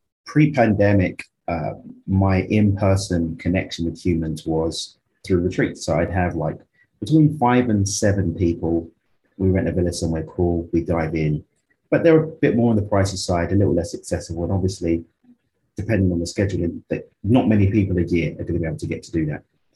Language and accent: English; London, United Kingdom; whichever one fancies to tickle. I'm from East London in the UK. I live in Cabo.